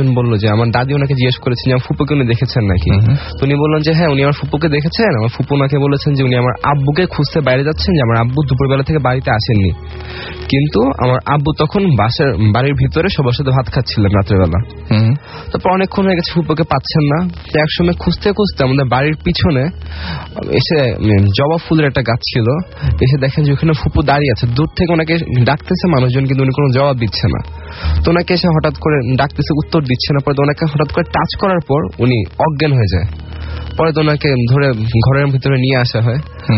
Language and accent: Bangla; Comilla, Chittagong Division, Bangladesh; আমাদের গ্রামের বাড়ি কুমিল্লার ঘটনা